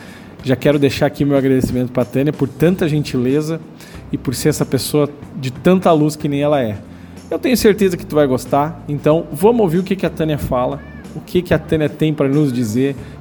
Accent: Brazil; Acabou o carnaval e, como bons brasileiros, a gente vai começar o ano então.

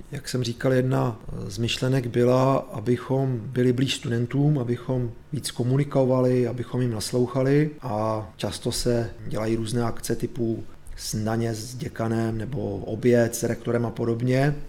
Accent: Šumava, Czechia; pocházím ze Šumavy, takže jsem jezdil horského krále Šumavy, silničního krále Šumavy

